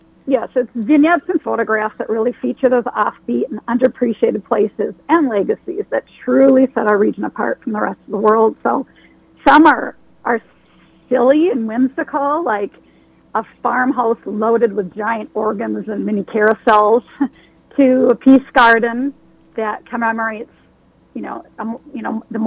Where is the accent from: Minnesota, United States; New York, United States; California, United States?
Minnesota, United States; Duluth; also born or lived in St. Cloud / Twin Cities; Well, I'm a Minnesota native, born in St. Cloud, spent my elementary years in Duluth, and then ever since junior high, I've lived in the Twin Cities.